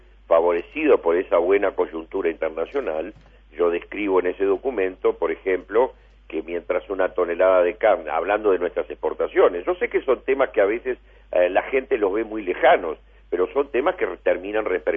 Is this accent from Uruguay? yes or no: yes; Uruguay; en una economía como la uruguaya, donde todos sabemos que dependemos absolutamente de factores externos